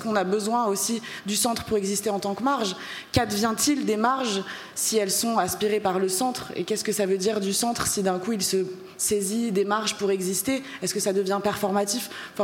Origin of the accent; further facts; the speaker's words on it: Algeria; je suis algérienne, je suis née en Algérie, je suis une personne queer, je suis une personne identifiée comme femme